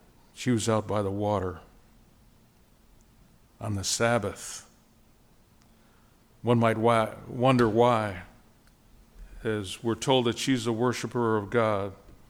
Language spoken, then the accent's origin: English; Buffalo, New York, United States; I'm from Buffalo. That the neighborhood where that happened is the neighborhood that I grew up in.